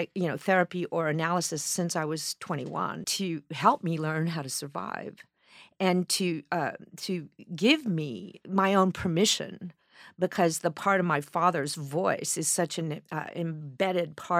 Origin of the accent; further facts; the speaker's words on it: Fort Worth, Texas, United States; Well, what had happened was I grew up in Fort Worth, Texas.